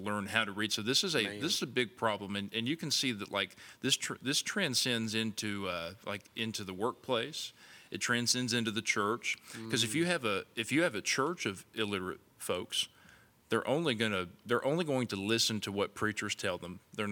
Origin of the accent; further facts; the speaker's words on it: West Virginia, United States; I'm just from West Virginia, but it's a nationwide epidemic.